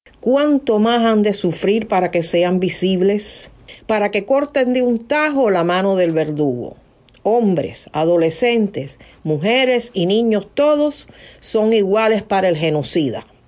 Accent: Cuba; Ha sido muy reconfortante como cubano

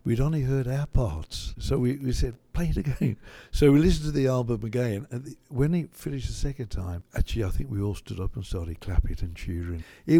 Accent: England, United Kingdom; now in United States; Well, we come from England. England, we're on 240 volts.

